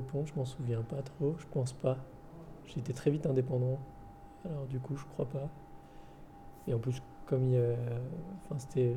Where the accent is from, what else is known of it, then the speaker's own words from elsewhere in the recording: Morocco; parce que je suis marocain, totalement.